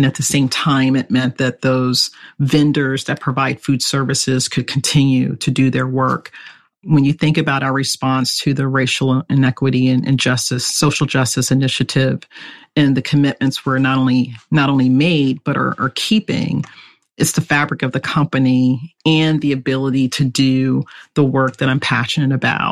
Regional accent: East Coast, United States; now in Redmond, United States; I come from the East Coast. So, you know, one of the going phrases I would use a lot is, I'm not a Pacific Northwesterner.

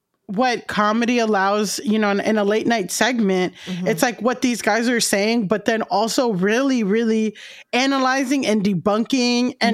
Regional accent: Florida, United States; now in New York, United States; You know, I live in New York, grew up in Florida

